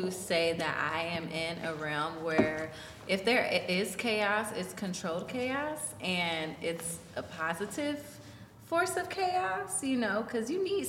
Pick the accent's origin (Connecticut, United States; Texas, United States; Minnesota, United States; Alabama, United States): Alabama, United States; Huntsville; also born or lived in Indianapolis; now in St. Louis, United States; I'm not from Indianapolis either. I'm from Alabama.